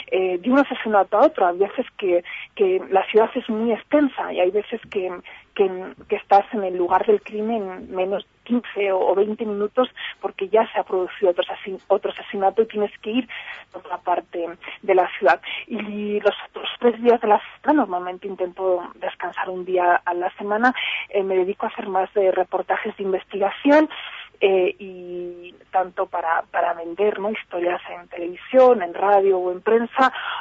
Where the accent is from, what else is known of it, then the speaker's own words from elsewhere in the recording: Spain; now in Ciudad Juárez, Mexico; yo vengo, como ves por este acento, de España, pero yo creo que en mi país, en la tierra que me dio a nacer, se ha perdido la alegría por vivir.